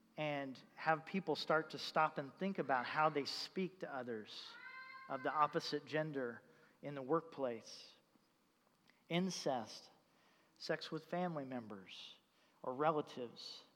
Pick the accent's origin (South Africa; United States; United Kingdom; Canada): United States; Bible Belt; it felt like when I was growing up in the Bible Belt, that the culture at least somewhat affirmed what the scripture would teach.